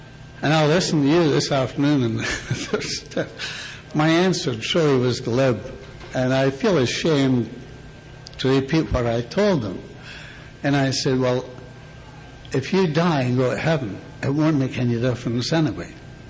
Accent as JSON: {"language": "English", "region": "Scotland", "country": "United Kingdom", "tie": "born or raised there", "moved": "yes", "lives_now": "United States", "said": "I was brought up in Scotland"}